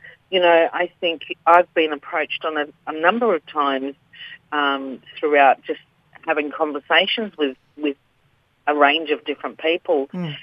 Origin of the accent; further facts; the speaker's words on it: Western Australia, Australia; also born or lived in Queensland / Cairns; now in Darwin, Australia; I'm Yamaji from Western Australia.